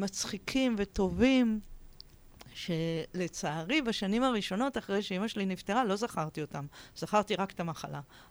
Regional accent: Tel Aviv, Tel Aviv District, Israel; באמת היינו משפחה, אחי הבכור ושתי בנות, וגרנו בתל אביב, ואבא שלי היה עורך דין, אמא שלי הייתה עקרת בית.

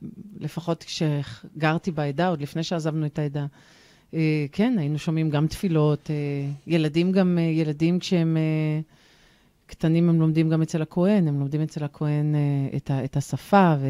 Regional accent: Holon, Tel Aviv District, Israel; אני גדלתי בחולון

